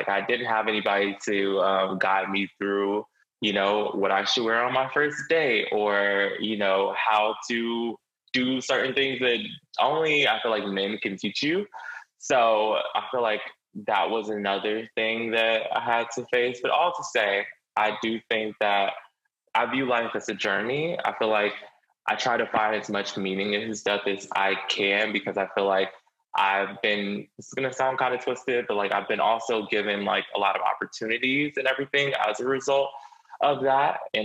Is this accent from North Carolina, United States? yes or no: yes; Gastonia, North Carolina, United States; I grew up in Charlotte, but that's actually kind of a lie because I grew up on like the suburbs of Charlotte, a small town called Gastonia.